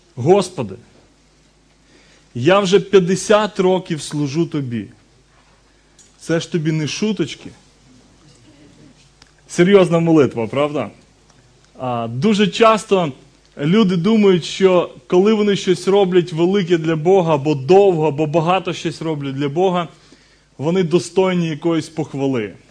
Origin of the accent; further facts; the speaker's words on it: Lutsk, Volyn Oblast, Ukraine; Я родився, живу, виріс і служу в місті Луцьку, це Західна Україна, Волинська область. Мені зараз 38 років.